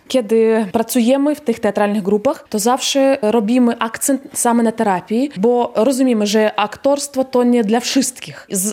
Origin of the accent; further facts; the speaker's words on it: Ukraine; Polish is a second language; moved away as an adult; now in Poland; Przyjechałam z Ukrainy 7 miesięcy temu.